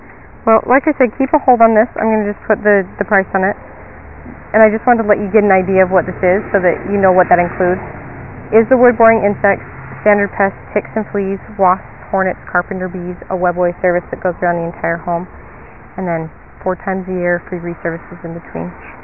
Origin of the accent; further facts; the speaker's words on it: Utah, United States; now in Jackson, United States; Well, I'm from Utah, but out of Jackson right now.